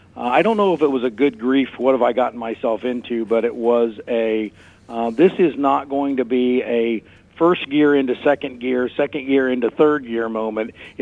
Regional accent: Ohio, United States; I grew up in South Central Ohio, and my family's still there.

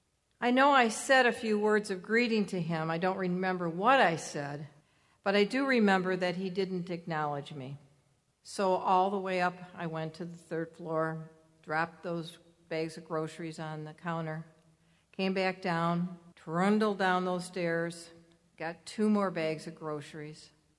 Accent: Detroit, Michigan, United States; I want you all to know that I was born and raised here in Detroit. And being a Detroiter means that you're strong, that you're resilient, that you are self-reliant

